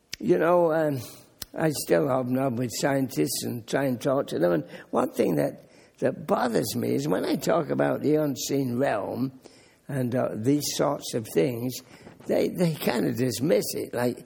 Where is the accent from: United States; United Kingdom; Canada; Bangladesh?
United Kingdom; I grew up in Britain in the Second World War. I was just young.